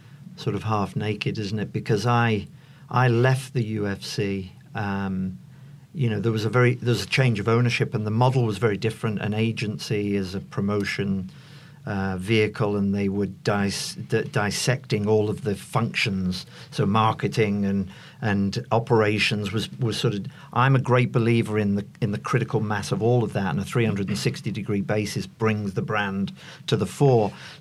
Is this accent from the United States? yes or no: no; Ireland; Not to bring, being an Irishman